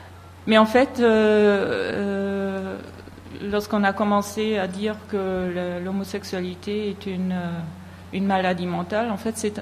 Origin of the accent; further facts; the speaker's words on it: Germany; French is a second language; Je suis d'Allemagne, je suis psychologue clinicienne. Mais j'ai fait mes études en France, à Strasbourg, c'est pour ça que je parle le français, mais je fais pas mal de fautes encore